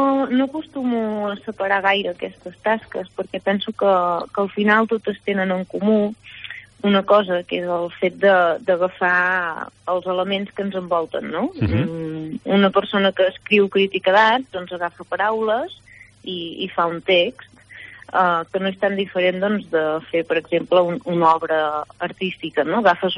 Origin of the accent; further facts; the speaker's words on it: Torelló, Catalonia, Spain; also born or lived in Vic; Jo soc de Torelló, de tota la vida. El que passa és que vaig néixer a Vic i el meu currículum posa que vaig néixer a Vic